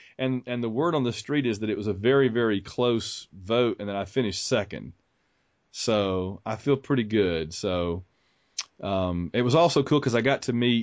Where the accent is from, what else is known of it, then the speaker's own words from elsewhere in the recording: Sylacauga, Alabama, United States; we are thinking of the folks down in Alabama around Auburn and my hometown, Sylacauga